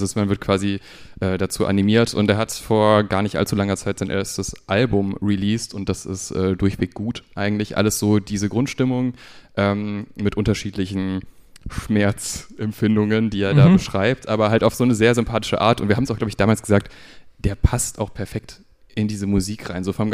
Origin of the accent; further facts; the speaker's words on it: North Rhine-Westphalia, Germany; ich bin ja aus NRW